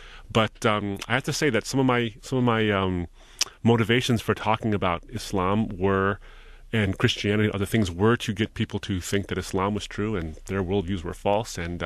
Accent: Michigan, United States; Well, I was raised in a very, very close home. I was born here in Michigan, and to an immigrant Lebanese man who came here with virtually nothing and made a success out of himself.

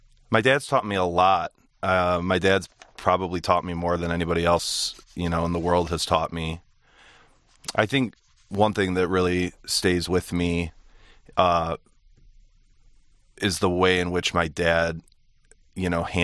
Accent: Birmingham, Michigan, United States; I grew up in the Birmingham-Bloomfield area, and I went to the same school that my mom and my dad attended, which was Holy Name, and my sister went there as well. And after that, I went to Brother Rice, and so I got my share of Catholic education

